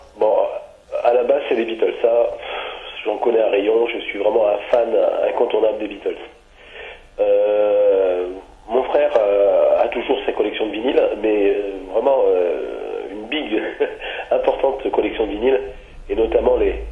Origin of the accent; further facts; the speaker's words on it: Provence-Alpes-Côte d'Azur, France; Et puis, sinon, à la base, moi, je suis originaire du Var.